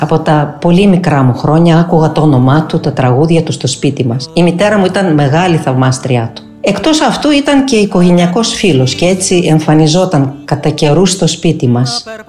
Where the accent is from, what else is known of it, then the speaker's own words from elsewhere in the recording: Greece; Είμαι Ελληνίδα, 100%, γεννημένη όμως σε μια άλλη χώρα. Και μπορώ σήμερα να σας πω με βεβαιότητα πως νιώθω πια πολίτης του κόσμου.